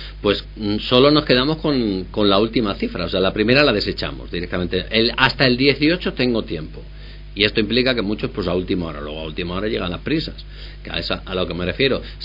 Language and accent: Spanish; Salamanca, Castile and León, Spain; somos españoles, Sara, y además salmantinos.